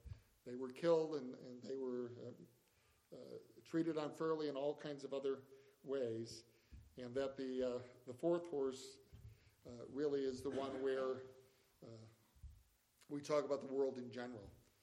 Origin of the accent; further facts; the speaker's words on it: Ireland; I'm from Ireland